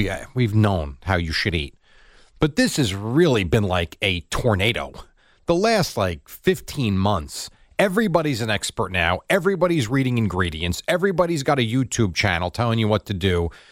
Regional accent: United States; born there; because I'm American. I was born here.

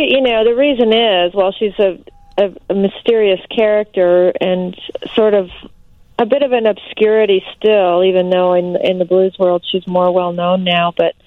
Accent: Canada; I'm a Canadian, I was a young Canadian girl, and white

